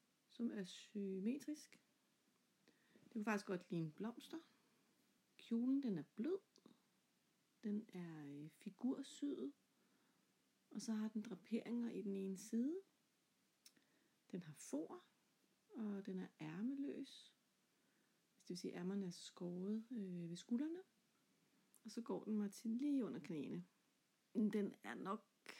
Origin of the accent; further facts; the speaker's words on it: Tisvilde, Capital Region of Denmark, Denmark; Jeg er født og opvokset i Tisvilde, som ligger i Nordsjælland, og jeg bor stadigvæk her i Tisvilde i et gammelt hus sammen med min mand og vores to drenge på 20 år.